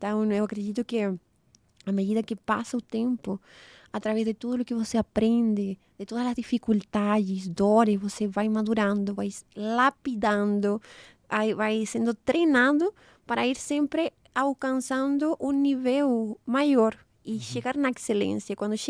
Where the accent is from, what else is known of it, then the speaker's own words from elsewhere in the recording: Chile; Meu país é um país, o Chile, se caracteriza muito pelos frutos do mar.